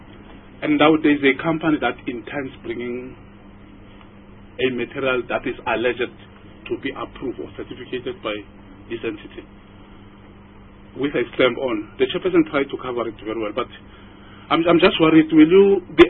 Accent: South Africa; Now, I'm born in South Africa, I grew up in South Africa. I'm more than 40 years old

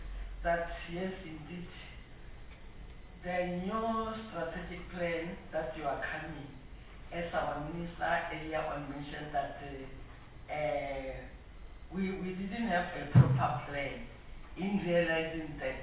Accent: Gauteng, South Africa; Unfortunately, me, I'm from Gauteng. We are surrounded by educational institutions.

